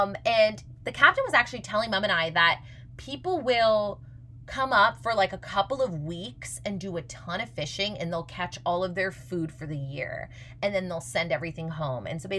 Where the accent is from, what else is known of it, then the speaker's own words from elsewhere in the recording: Canada; I mean, as a Canadian, I'm biased, but there were days where I was in shorts and a tank top in Alaska